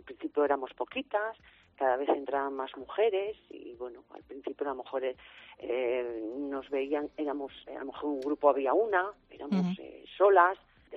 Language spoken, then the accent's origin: Spanish; Avilés, Asturias, Spain; also born or lived in Madrid; Yo soy de Cancienes, mi familia de Cancienes, me crié, nací en Avilés, estudié en el Menéndez Pidal, pues en Oviedo, y ya una vez que ingresé en el Cuerpo Nacional de la Policía Nacional, pues bueno, toda mi carrera es verdad que la hice en Madrid